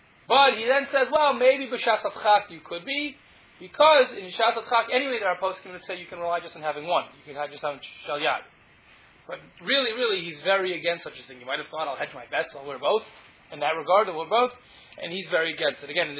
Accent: Cincinnati, Ohio, United States; There's one of my family's very good friends when I was growing up in Cincinnati is a well-known archaeologist.

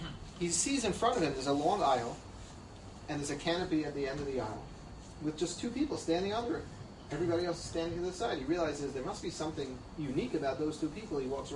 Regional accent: New York City, New York, United States; but I grew up in Washington Heights.

